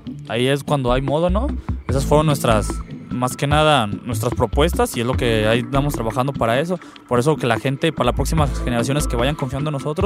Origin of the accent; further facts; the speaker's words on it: Ahualulco de Mercado, Jalisco, Mexico; yo no soy de aquí, yo soy de Agualulco, se llama Agualulco de Mercado, Jalisco.